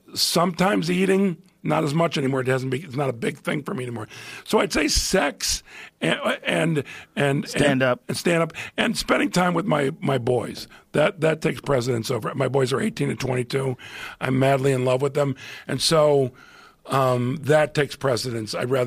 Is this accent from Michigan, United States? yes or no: no; Chicago, Illinois, United States; also born or lived in Plantation, United States; I'm from Chicago, but I started comedy. I'd moved to Florida with my family, South Florida, and we're from the same little town in Florida called Plantation, Florida, outside of Fort Lauderdale.